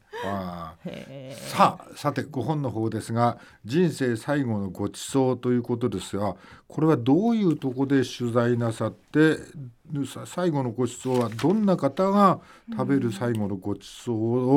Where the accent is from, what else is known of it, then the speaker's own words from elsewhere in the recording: Aomori, Japan; 青森育ちで、